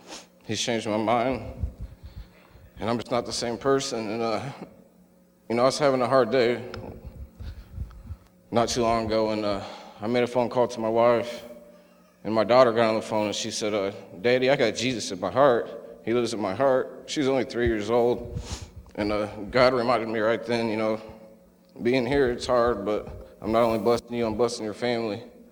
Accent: Indiana, United States; I'm 26 from Northwest Indiana up by Lake Michigan.

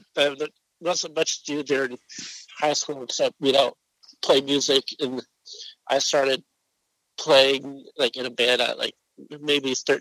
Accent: Highlands Ranch, Colorado, United States; also born or lived in Aurora; Well, I was born in Aurora, grew up in Highlands Ranch, because we moved out of Aurora when I was like six, so maybe in like mid-90s, we moved to Highlands Ranch.

